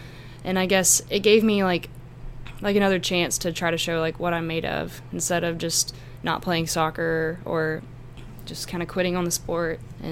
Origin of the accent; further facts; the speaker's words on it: Gonzales, Texas, United States; also born or lived in College Station; Well, I grew up in Gonzales, Texas, and we have a lot of land out there